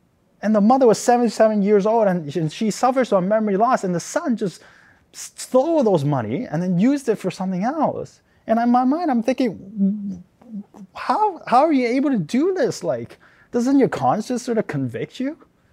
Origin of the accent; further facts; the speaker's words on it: Hong Kong; And I myself is from Hong Kong. So seeing my hometown sort of go up in flames